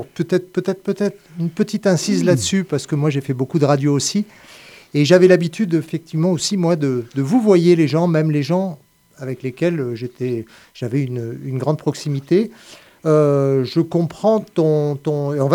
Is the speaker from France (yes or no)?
yes; Avignon, Provence-Alpes-Côte d'Azur, France; now in Montpellier, France; Alors j'ai grandi à Avignon, effectivement, et j'arrive à Montpellier en 1988.